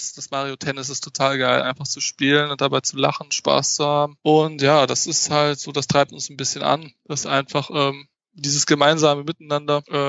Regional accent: Mönchengladbach, North Rhine-Westphalia, Germany; Diese feste Location wird auf jeden Fall in Mönchengladbach sein. Das ist meine Heimatstadt. Das ist da, wo ich halt herkomme, wo in der Umgebung, wo halt auch die meisten unserer Mitglieder, sage ich jetzt mal, herkommen. Das ist ja in Nordrhein-Westfalen, in der Nähe von Düsseldorf

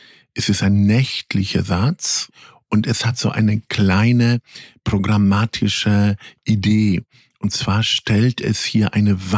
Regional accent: Northern Germany, Germany; also born or lived in Poland; ich bin in Polen geboren und in Norddeutschland sozialisiert.

